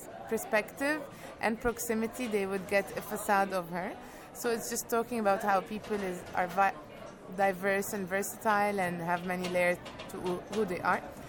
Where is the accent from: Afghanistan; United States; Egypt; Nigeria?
Egypt; I'm from Egypt.